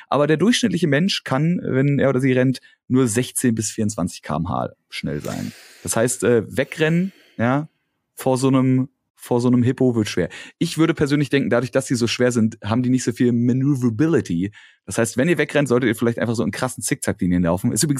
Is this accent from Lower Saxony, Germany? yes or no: no; Berlin, Germany; weil wir beide als Berliner, quasi Berlinerin, das Team Berlin vertreten dürfen